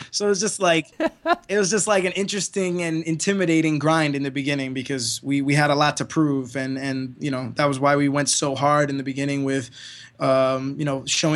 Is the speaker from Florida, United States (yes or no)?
yes; Miami, Florida, United States; you know, we're coming out from Miami. We're a 6-piece band of like bearded, like pirate looking motherfuckers